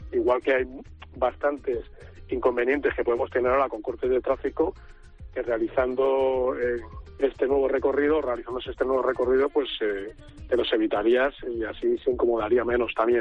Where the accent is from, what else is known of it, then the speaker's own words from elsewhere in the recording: Guadalajara, Castilla-La Mancha, Spain; Nosotros que somos de Guadalajara o que tenemos nuestros pueblos en Guadalajara